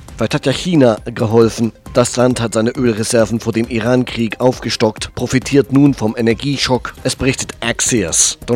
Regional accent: East Germany, Germany; aber das vielleicht natürlich auch in meiner Rolle als Ostdeutscher

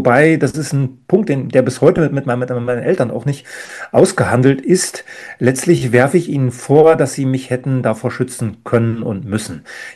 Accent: East Germany, Germany; Ich muss wieder zurück zu meinen Wurzeln, zu dem, wo ich herkomme. Ich muss das nach außen tragen. Wenn schon ein Ostdeutscher so eine Position hat, wenn ein Ostdeutscher an so einer westdeutschen Elite-Universität sprechen darf

